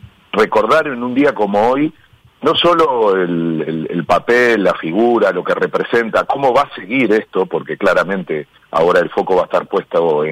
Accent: Argentina; Sé que siendo argentino es muy difícil sacarle a los argentinos esa sensación de propiedad

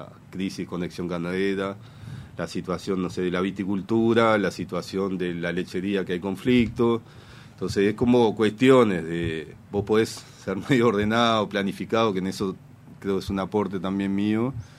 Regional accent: Canelones, Uruguay; yo canario de Canelones. En realidad él no es canario. Los canarios somos nosotros, sí, de Canelones.

